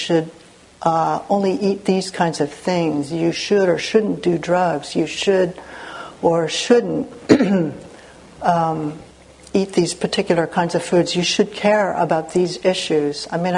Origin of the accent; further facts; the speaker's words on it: United States; For example, part of … is, I'm Japanese American. I always have been, and I'm pretty sure I always will be.